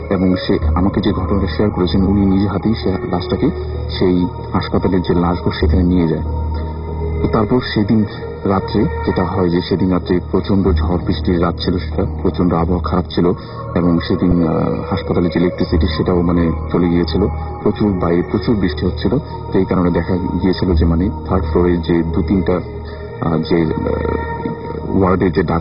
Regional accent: Dhaka, Dhaka Division, Bangladesh; কোরআন ঢাকা থেকে এসেছি, আমি এসএসসি করছি।

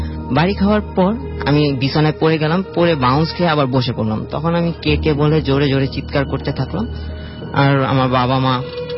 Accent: Noakhali, Chittagong Division, Bangladesh; now in Dhaka, Bangladesh; নোয়াখালী থেকে।

